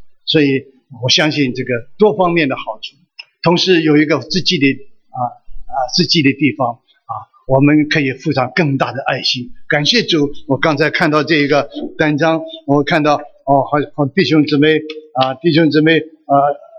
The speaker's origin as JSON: {"language": "Chinese", "country": "China", "said": "我们中国人有句话说的是什么，金窝银窝不如自己的小窝啊"}